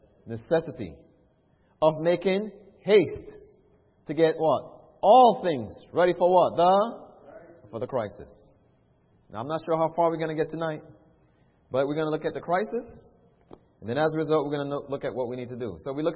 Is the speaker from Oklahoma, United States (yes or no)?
no; New York City, New York, United States; Now, I mentioned to many of us that I grew up in New York City.